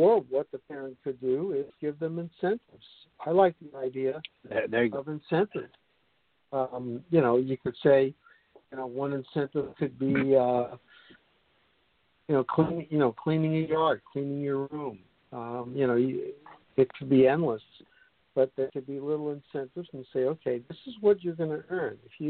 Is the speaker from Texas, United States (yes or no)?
no; Brooklyn, New York, United States; growing up in Brooklyn, New York, you know, you had a lot of transportation and a lot of things were close by where I could walk.